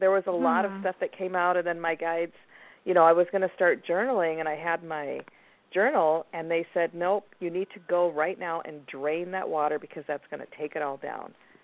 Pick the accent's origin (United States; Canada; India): India; I mean, I'm from India